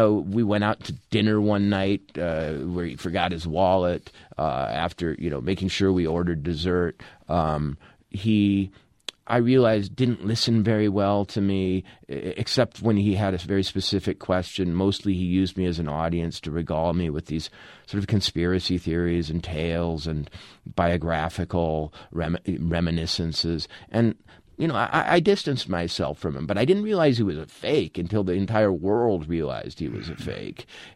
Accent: Minnesota, United States; he knew I was a writer and he knew I was from Minnesota like Fitzgerald

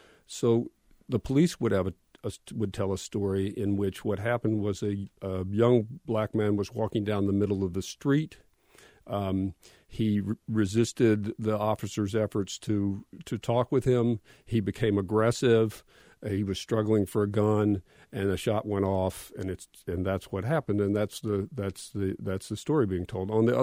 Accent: Atlanta, Georgia, United States; Yeah, so I grew up in Atlanta, and I grew up in white Atlanta. I went to segregated schools until I was in eighth grade.

